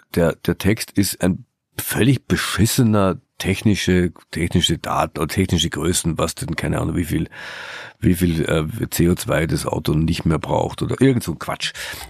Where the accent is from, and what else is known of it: Austria